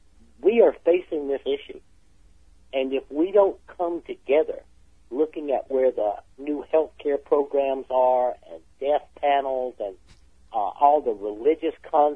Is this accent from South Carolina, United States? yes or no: yes; South Carolina, United States; I'm from South Carolina, okay?